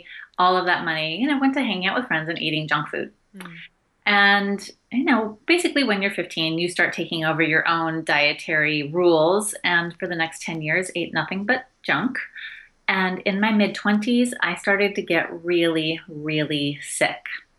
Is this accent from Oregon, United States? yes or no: yes; Portland, Oregon, United States; My parents were like back to the landers. They bought an old farm. I grew up outside of Portland, Oregon.